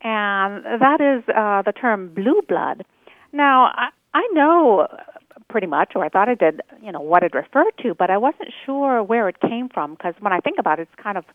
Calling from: Amherst, Massachusetts, United States; I'm calling from Amherst, Mass.

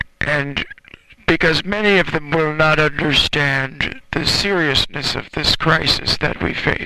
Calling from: Sun City, Florida, United States; I'm calling from Sun City, Florida.

